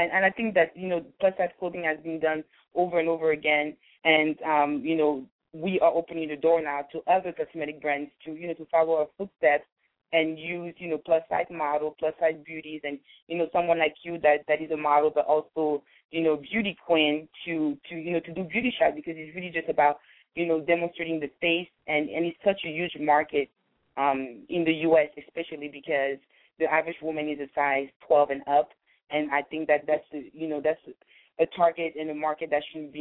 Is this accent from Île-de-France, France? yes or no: yes; Paris, Île-de-France, France; I'm from Paris, and I know that in France